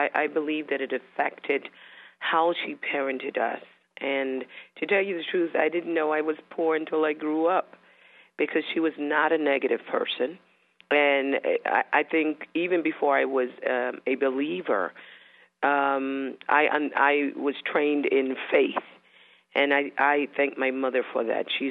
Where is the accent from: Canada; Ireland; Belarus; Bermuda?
Bermuda; born there; I was born in Bermuda.